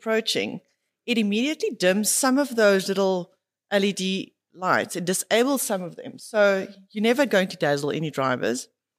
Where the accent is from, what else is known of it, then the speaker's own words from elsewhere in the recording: Cape Town, Western Cape, South Africa; No, I'm from Cape Town, remember?